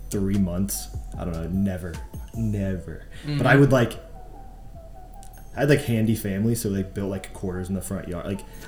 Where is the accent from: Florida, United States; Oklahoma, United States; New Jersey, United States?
Florida, United States; Bonita Springs; So I was born in Fort Myers, but I like went to school in Naples, lived in Bonita pretty much my whole life.